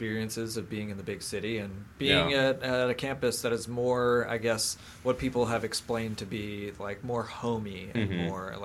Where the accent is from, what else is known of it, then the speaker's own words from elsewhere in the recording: Philadelphia, Pennsylvania, United States; I'm from Philadelphia, and a lot of my friends went to Penn State